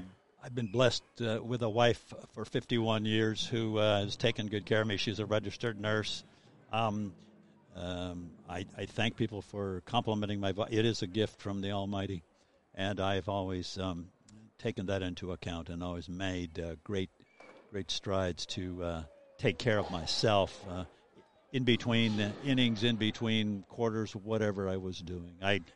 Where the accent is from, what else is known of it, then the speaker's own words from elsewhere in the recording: Culver City, California, United States; I was raised in Culver City, which is in Southern California